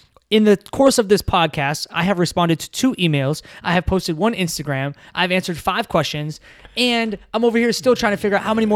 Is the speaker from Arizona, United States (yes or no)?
yes; Phoenix, Arizona, United States; And I grew up in West Phoenix, inner city.